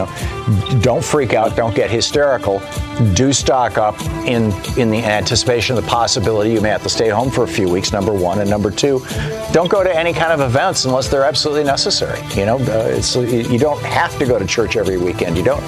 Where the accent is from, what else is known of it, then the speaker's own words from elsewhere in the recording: Michigan, United States; You know, when I grew up in Michigan, it was tornadoes and people would go buy toilet paper.